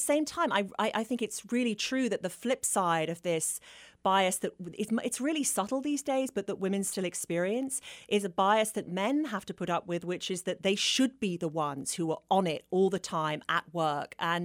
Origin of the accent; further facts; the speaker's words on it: United Kingdom; And I often joke that, you know, being British and female is a double whammy